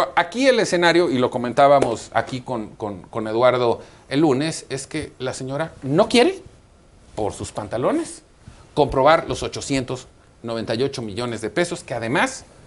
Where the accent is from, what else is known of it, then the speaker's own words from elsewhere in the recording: Chetumal, Quintana Roo, Mexico; born there; de mi ciudad natal, Chetumal, Quintana Roo.